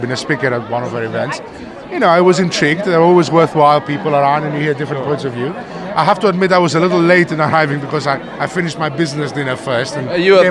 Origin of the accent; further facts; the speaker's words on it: United Kingdom; Because we are bashful on figures. We're British and we like to underplay.